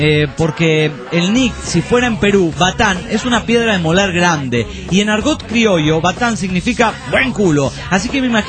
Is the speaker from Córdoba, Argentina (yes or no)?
no; Ramallo, Buenos Aires Province, Argentina; de Ramallo.